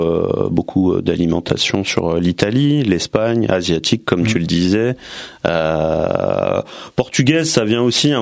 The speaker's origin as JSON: {"language": "French", "country": "France", "tie": "born there", "said": "Et moi, je suis né en France, mais toujours avec un attachement particulier à ce pays dont mes parents et mes grands-parents sont originaires."}